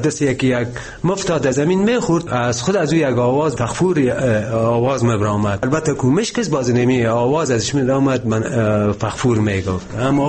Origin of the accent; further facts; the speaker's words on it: Kabul, Afghanistan; چنانچه من خودم از کابل هستم،